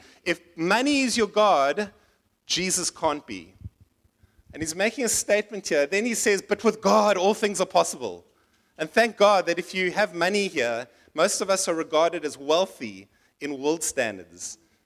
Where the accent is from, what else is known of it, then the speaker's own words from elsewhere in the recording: Port Elizabeth, Eastern Cape, South Africa; And because we were in Cape Town, I grew up in Port Elizabeth.